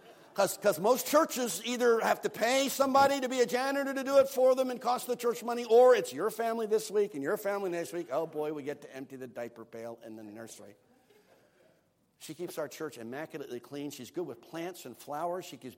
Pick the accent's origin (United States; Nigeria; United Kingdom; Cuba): United Kingdom; as a British preacher I like to listen